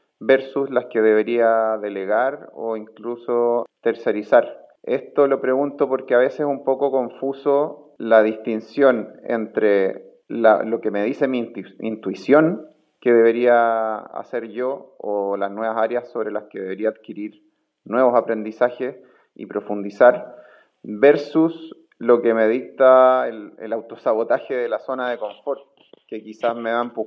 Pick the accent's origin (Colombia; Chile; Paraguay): Chile; now in Finland; chileno residente en Finlandia.